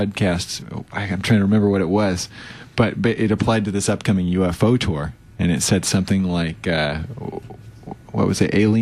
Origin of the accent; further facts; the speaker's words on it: Los Angeles, California, United States; born there; But I was born there, and so I feel like I can say whatever I want.